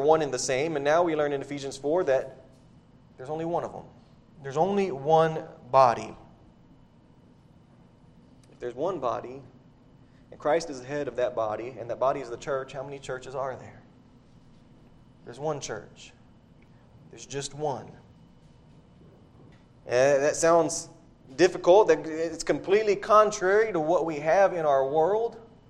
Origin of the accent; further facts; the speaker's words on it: Devine, Texas, United States; Years ago, I remember down in my hometown, Divine